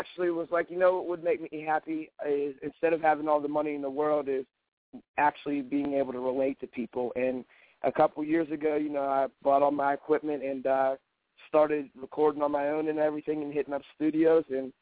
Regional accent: Pittsburgh, Pennsylvania, United States; Yes, sir. Born and raised.

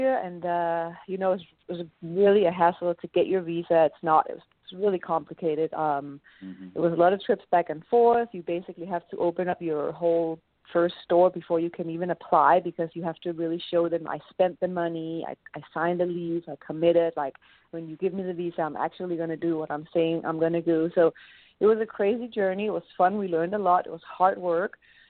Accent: Denmark; moved away as an adult; now in United States; you know, born and raised in Denmark, and my story technically starts way back in 2001 when I had finished college in Denmark and I initially moved to California.

